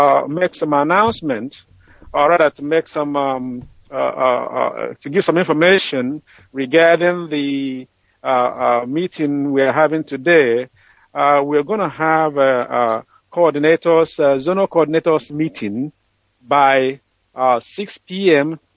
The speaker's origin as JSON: {"language": "English", "town": "Ubahezaji", "region": "Imo", "country": "Nigeria", "lives_now": "Los Angeles, United States", "said": "from Ubahezaji, in Imo State, or local government, Biafra land. I'm calling from Los Angeles."}